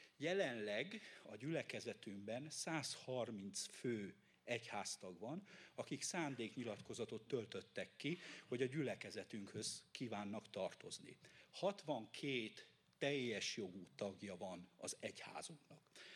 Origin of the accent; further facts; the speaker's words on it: Zakarpattia Oblast, Ukraine; now in Hungary; Kárpátaljáról származom